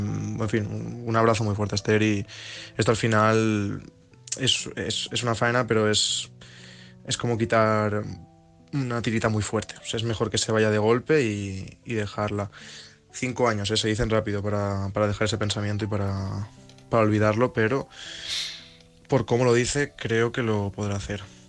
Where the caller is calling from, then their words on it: Madrid, Community of Madrid, Spain; Hola, buenas noches … de Madrid.